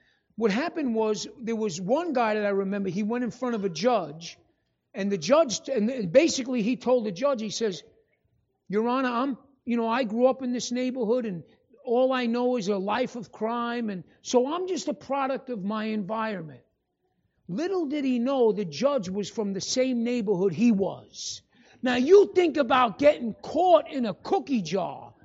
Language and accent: English; Casa Grande, Arizona, United States; now in Phoenix, United States; I'm from Casa Grande, and not only that, I live in Phoenix now.